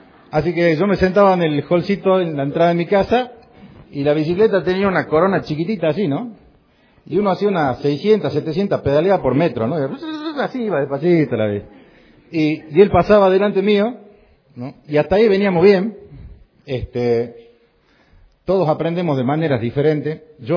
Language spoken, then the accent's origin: Spanish; Salta, Argentina; also born or lived in Formosa; yo nací en Formosa. Yo tendría 7, 8 meses cuando llegamos a vivir a Salta con mis padres.